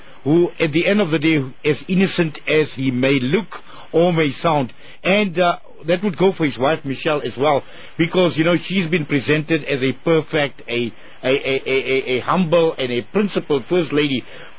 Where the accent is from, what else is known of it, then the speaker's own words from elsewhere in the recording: United States; just looking at it from America's point of view and being an American